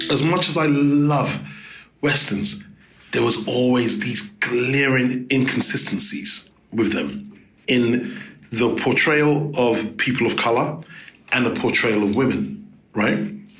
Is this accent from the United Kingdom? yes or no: yes; London, United Kingdom; Well, you know, growing up in London, they used to always have like the matinees on.